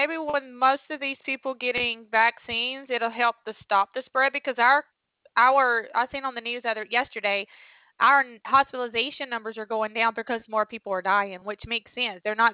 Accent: Alabama, United States; I'm 3 hours from Florida, Panama City Beach, Florida. And I'm from Alabama.

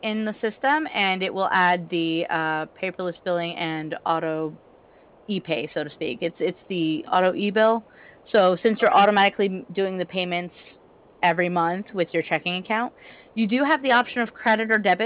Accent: France; I'm from France, so, I mean, it kind of makes sense.

